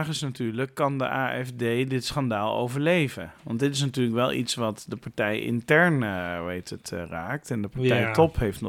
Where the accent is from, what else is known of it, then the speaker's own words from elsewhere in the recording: Arnhem, Gelderland, Netherlands; Nou, ik kom uit Arnhem, maar ik heb ook in Nijmegen op school gezeten.